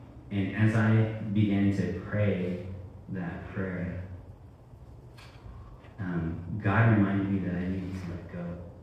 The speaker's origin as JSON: {"language": "English", "region": "California", "country": "United States", "tie": "born or raised there", "moved": "as an adult", "lives_now": "Oregon, United States", "said": "So I grew up in California and I lived there all my life until 2019"}